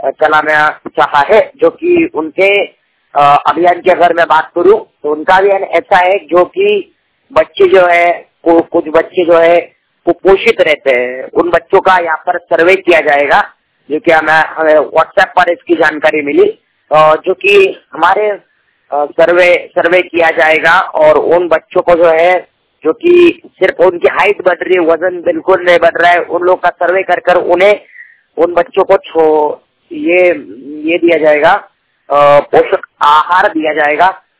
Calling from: Aurangabad, Maharashtra, India; महाराष्ट्र के औरंगाबाद जिले की। हमारे गांव की जो आंगनवाड़ी है

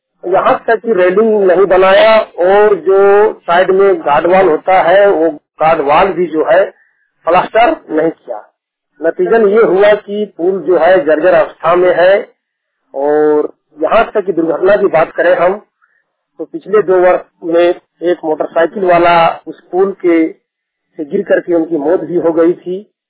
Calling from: Chandrapura, Jharkhand, India; प्रखंड चंद्रपुरा जिला बोकारो ग्राम पपलो कमलडी से बोल रहा हूँ।

